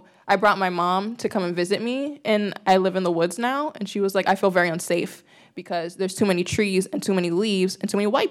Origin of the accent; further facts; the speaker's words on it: New York, United States; now in Leeds, United States; I'm not from this area. I'm from New York.